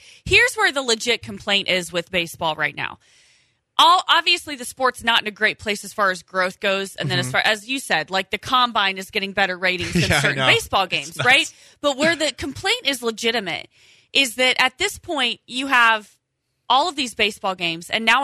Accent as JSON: {"language": "English", "region": "Indiana", "country": "United States", "tie": "born or raised there", "lives_now": "Houston, United States", "said": "like in my home state, get the Indiana Pacers or here get the Rockets."}